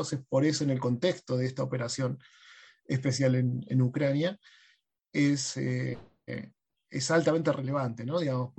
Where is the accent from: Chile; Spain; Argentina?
Argentina; uno como argentino está acostumbrado